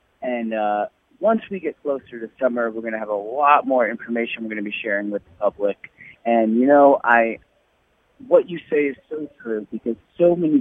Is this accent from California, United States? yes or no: no; New York, United States; now in Washington, United States; And as a New Yorker, I can't stress enough just how much culture is happening here in the district.